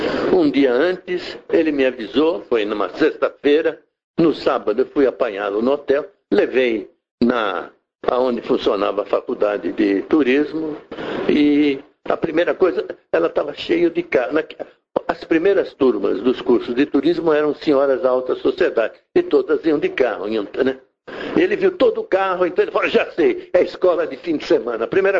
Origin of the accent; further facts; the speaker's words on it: Santa Catarina, Brazil; E sou catarinense.